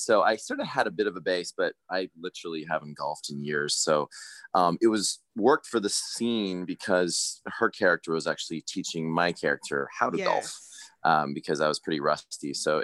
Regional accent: Canada; So I I tell them I'm from Canada.

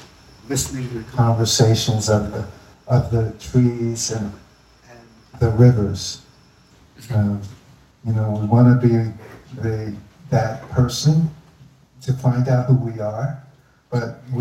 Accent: Philadelphia, Pennsylvania, United States; also born or lived in Cape May, New Jersey; I was born in Philadelphia. And as a young child, I went to school in Philadelphia, but I spent my summers in Cape May, New Jersey, and that's in our family home there.

